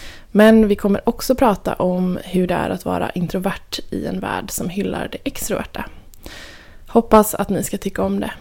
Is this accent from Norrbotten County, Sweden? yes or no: no; Gothenburg, Västra Götaland County, Sweden; Vi sitter ju i ditt vardagsrum nu i Göteborg där jag är ifrån